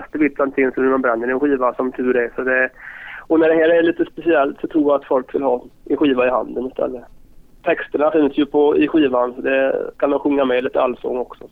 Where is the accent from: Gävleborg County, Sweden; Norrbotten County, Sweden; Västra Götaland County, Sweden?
Västra Götaland County, Sweden; Men jag har fått lite spelningar som jag ska ställa upp på hemma i Dalsland